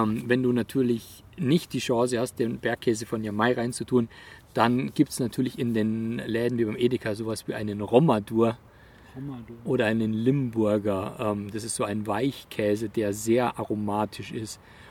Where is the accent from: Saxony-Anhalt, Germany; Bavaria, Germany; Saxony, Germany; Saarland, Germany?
Bavaria, Germany; für mich als Allgäuer